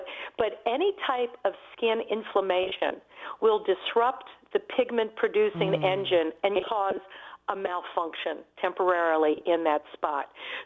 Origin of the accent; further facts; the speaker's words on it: New Orleans, Louisiana, United States; I'm from New Orleans